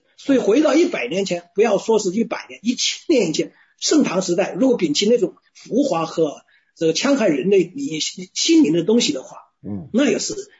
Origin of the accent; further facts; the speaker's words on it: Hubei, China; 湖北，这个长江中游那一段，湖北